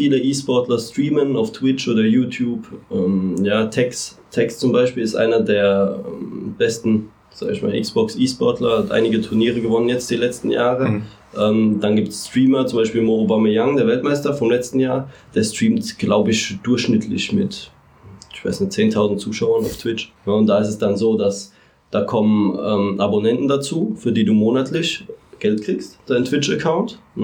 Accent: Mannheim, Baden-Württemberg, Germany; ich bin Mannheimer, der Marco ist auch Mannheimer gebürtiger.

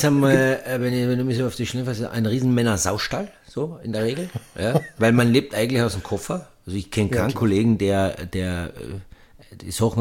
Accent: Austria

